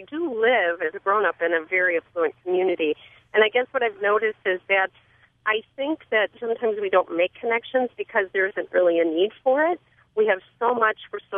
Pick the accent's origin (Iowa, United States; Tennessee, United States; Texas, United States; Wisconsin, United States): Iowa, United States; now in Illinois, United States; Hi. I'm from Iowa. I live in Illinois, but in Iowa right now.